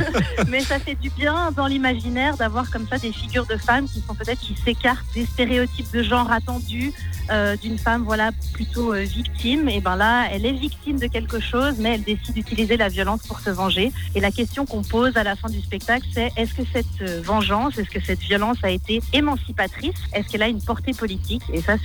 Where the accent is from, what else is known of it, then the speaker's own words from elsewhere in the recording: Geneva, Switzerland; moi je suis genevoise et que j'ai commencé le théâtre au Théâtre du Loup quand j'étais enfant.